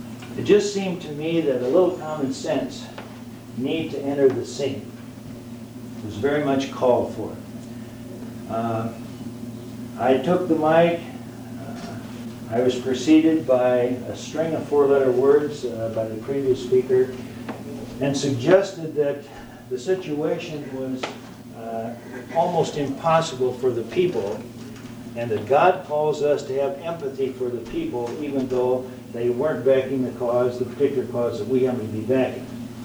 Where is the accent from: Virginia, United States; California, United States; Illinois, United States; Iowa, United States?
Iowa, United States; Dolly; Campus pastor Barbara Lundblad, who grew up in my hometown of Dolly, Iowa.